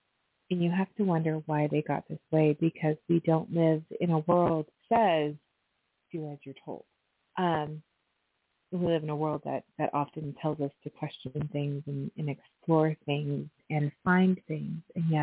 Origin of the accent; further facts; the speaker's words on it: Pacific Northwest, United States; So often I listen, I'm from the Northwest.